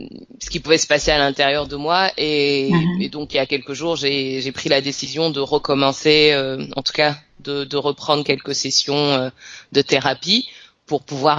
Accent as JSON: {"language": "French", "region": "Abidjan", "country": "Côte d’Ivoire", "tie": "born or raised there", "said": "J'ai grandi à Abidjan, en Côte d'Ivoire. Mm-hmm. Mes parents se sont installés en Côte d'Ivoire en 1971. Mon frère aîné avait 6 mois. Mm-hmm. Et moi, je suis née 11 ans après."}